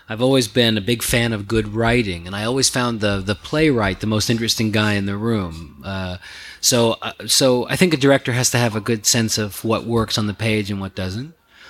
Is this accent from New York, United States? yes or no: yes; Queens, New York, United States; Well, I grew up in Queens, son of jazz musician parents. Both my parents are jazz musicians.